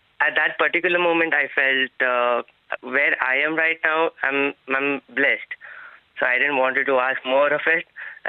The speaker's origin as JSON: {"language": "English", "town": "Mumbai", "region": "Maharashtra", "country": "India", "said": "Because I moved from Mumbai to here, and then I didn't know anyone, and I was not able to understand the accent."}